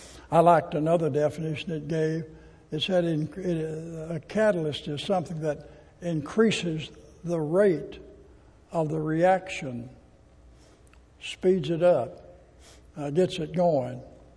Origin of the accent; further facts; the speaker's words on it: Arkansas, United States; Well, I was going to tell some stories tonight about when I was growing up in Arkansas, but I don't think I will now.